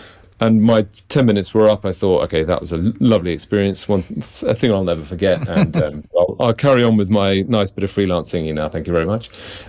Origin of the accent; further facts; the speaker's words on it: Oxford, South East England, United Kingdom; moved away as an adult; also born or lived in York; now in London, United Kingdom; I grew up in Oxford, sang in lots of choirs there. I then went on to study in the north of England in York University. And as soon as I graduated, I moved to London